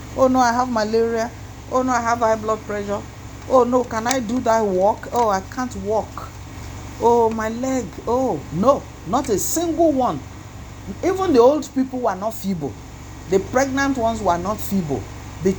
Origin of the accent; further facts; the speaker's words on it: Lagos, Nigeria; moved away; when I came from Lagos 6 years ago, where they've fallen apart, we tore them up to use as rags in the house.